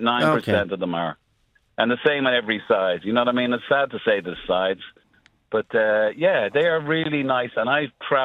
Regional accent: Ireland; And we had it growing up in Ireland, but I think people grew out of it.

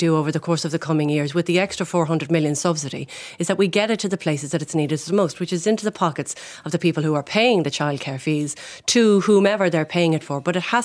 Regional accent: County Meath, Ireland; I appreciate I come from Meath, so I don't have the same type of expenses that you might have in Dublin 2 or Dublin 4.

